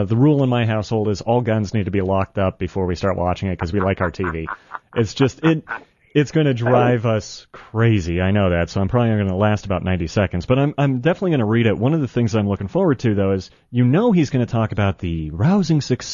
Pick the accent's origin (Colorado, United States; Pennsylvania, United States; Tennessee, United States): Colorado, United States; as soon as somebody finds out I'm from Colorado, the first question they have is, oh, you guys legalized marijuana.